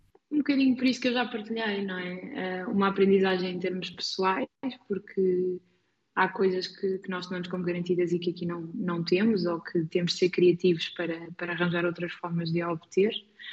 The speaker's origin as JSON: {"language": "Portuguese", "region": "Lisbon", "country": "Portugal", "also_born_or_lived": "Algarve", "said": "Eu já vivi, eu sou de Lisboa, mas também já vivi no Algarve."}